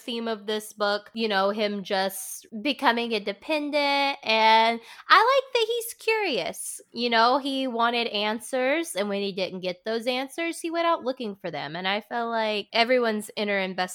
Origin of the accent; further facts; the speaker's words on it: North Carolina, United States; I hate the word mum, just because I'm from the South, and so when I'm talking about my mom, I say mama